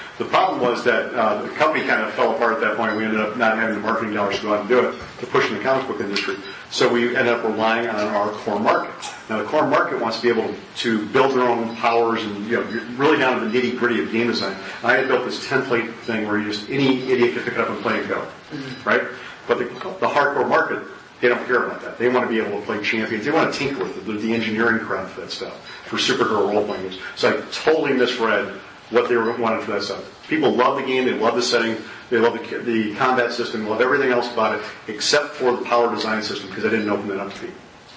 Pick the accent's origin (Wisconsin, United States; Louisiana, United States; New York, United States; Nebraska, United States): Wisconsin, United States; now in Indianapolis, United States; Yeah, Indy, so, you know, I was born and raised in Wisconsin. I love the Milwaukee shows and all that.